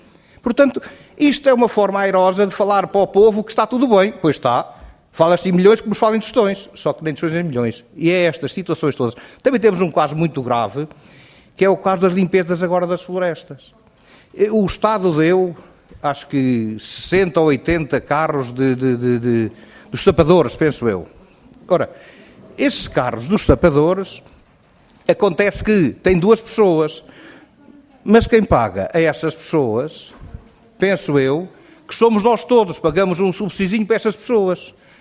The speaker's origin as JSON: {"language": "Portuguese", "country": "Portugal", "said": "Somos portugueses"}